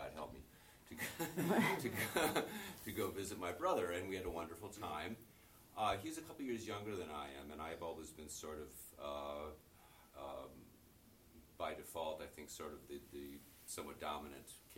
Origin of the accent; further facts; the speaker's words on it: Chicago, Illinois, United States; I think I can say this because originally I'm from Chicago.